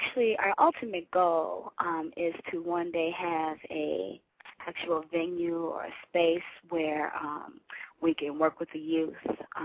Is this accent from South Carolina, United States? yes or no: no; Elkhart, Indiana, United States; I grew up in a small town in Indiana, Elkhart, Indiana, if anyone has ever heard of that.